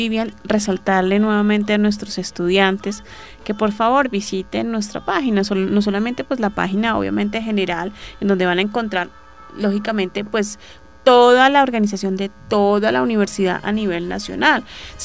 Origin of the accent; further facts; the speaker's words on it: Colombia; de mi tierra, Colombia